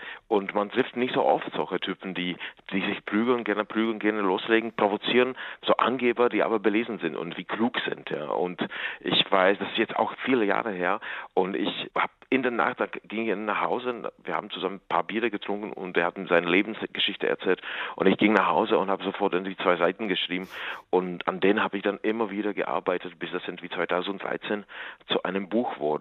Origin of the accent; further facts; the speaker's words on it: East Bohemia, Czechia; morgen fahre ich eben von Linz eben in meine Heimat nach Ostböhmen, in die Gegend heißt Český Raj, das böhmische Paradies